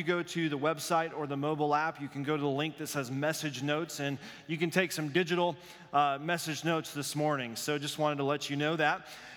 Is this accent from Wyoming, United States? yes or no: yes; Wyoming, United States; Because I grew up in Denver Bronco country. Wyoming doesn't have a pro team we could cheer for, so we cheered for the Denver Broncos.